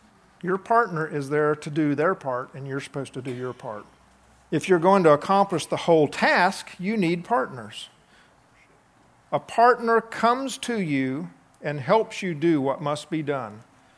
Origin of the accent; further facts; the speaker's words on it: Florida, United States; and again, I grew up in Florida and I know what these shrimp boat guys are